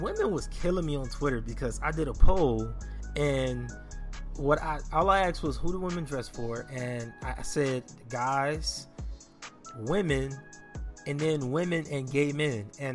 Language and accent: English; Compton, California, United States; I grew up in Compton, so I see it all the time and I hate that shit.